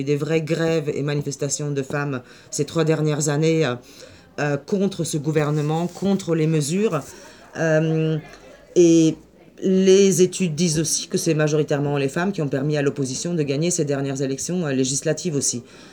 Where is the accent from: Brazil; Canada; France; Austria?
Austria; j'ai grandi en Autriche, ma mère qui a toujours travaillé.